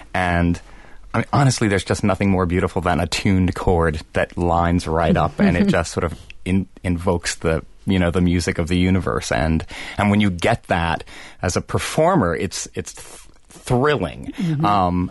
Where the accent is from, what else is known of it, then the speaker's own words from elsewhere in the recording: East Coast, United States; now in Wisconsin, United States; So, and I'm from back east. So coming to Wisconsin, you know, there are so many